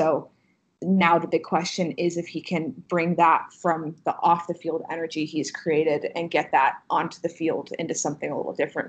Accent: Kansas, United States; But you know, I mentioned I'm from Kansas, so I grew up, college basketball is life where I'm from.

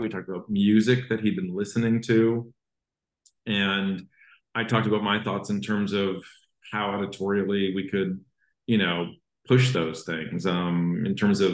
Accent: Canada; I was growing up in Canada and he was growing up in the UK

